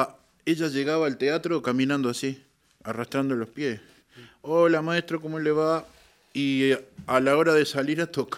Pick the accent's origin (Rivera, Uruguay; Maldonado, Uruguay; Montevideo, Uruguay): Montevideo, Uruguay; Mi barrio donde yo me crié, en el cerro, en Montevideo, yo, por ejemplo, mi casa está en Cuba, entre Austria y China.